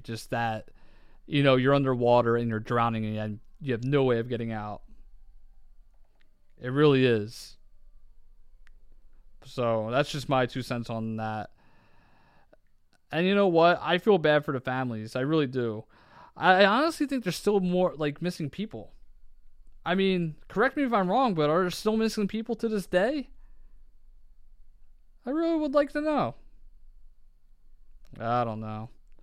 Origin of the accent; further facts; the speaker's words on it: Delaware County, Pennsylvania, United States; So, I'm from Delco, and apparently they're making Delco the movie.